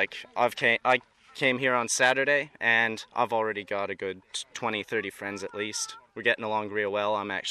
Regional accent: Canada; now in Albury, Australia; I came from Canada basically because opportunities are better in this country.

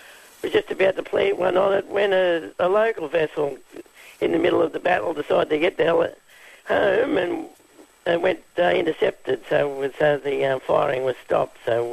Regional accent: Newcastle, New South Wales, Australia; but I'm from Newcastle, and during World War II

